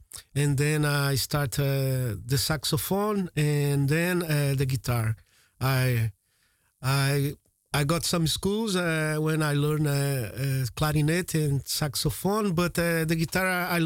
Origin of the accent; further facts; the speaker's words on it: Minas Gerais, Brazil; English is a second language; I'm from Brazil, so I'm from Minas Gerais, so it's in the southeast Brazil, near São Paulo, Rio de Janeiro, and I'm came from a very nice region in Brazil, very nice people, very welcome people